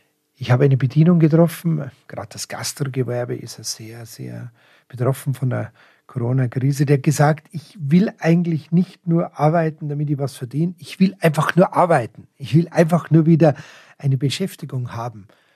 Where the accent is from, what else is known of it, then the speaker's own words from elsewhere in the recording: Munich, Bavaria, Germany; Ich bin ein Münchner Stadtkind.